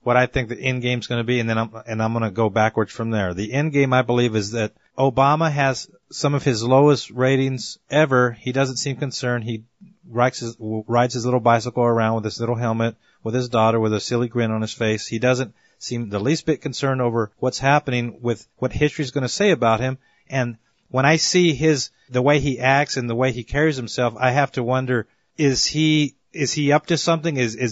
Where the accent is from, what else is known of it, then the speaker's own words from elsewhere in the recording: Texas, United States; I'm from Texas. I know what a hurricane is supposed to look like.